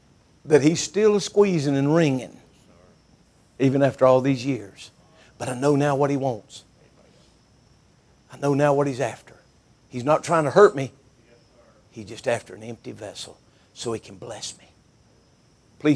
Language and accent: English; Winston-Salem, North Carolina, United States; I grew up in South Fork off of Country Club Road in Winston-Salem for a portion of my growing up years after my adopted dad come into my world.